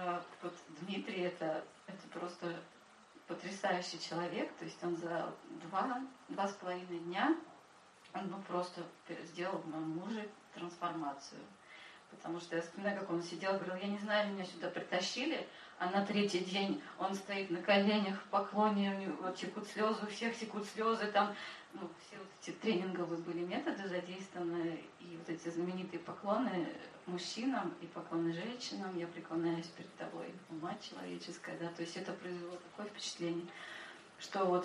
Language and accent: Russian; Tallinn, Harju County, Estonia; Я из Таллина.